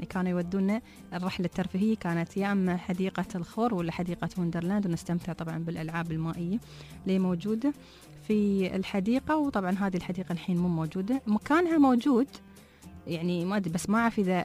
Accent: Dubai, United Arab Emirates; من الدواوير اللي كانت مشهورة عندنا في دبي

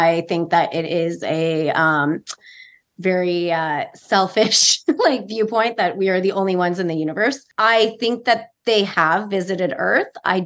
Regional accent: California, United States; Here, from Southern California, third generation.

